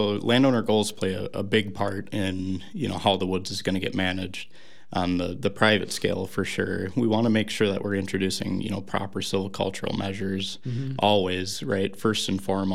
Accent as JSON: {"language": "English", "town": "Onalaska", "country": "United States", "tie": "born or raised there", "said": "So I grew up outside of Onalaska, just a little ways, still within the city limits."}